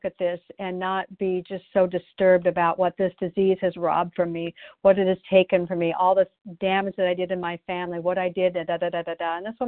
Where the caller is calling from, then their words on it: Oregon, United States; and I'm calling from Oregon today.